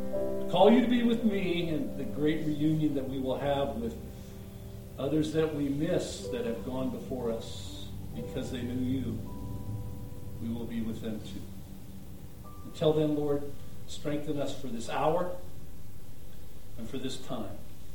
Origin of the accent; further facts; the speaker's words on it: California, United States; I came from Southern Cal, and the Trojans have always been my team.